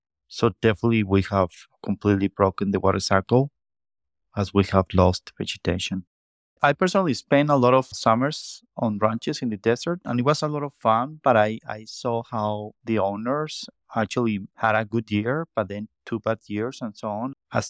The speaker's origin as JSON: {"language": "English", "town": "Chihuahua City", "region": "Chihuahua", "country": "Mexico", "tie": "born or raised there", "said": "Yeah, I was born in Chihuahua City, which is, I would say, part of the desert."}